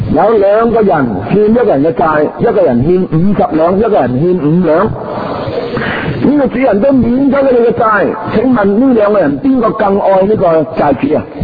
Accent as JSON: {"language": "Chinese", "country": "China", "said": "我们中国人有说、五十步就少百步，是吧"}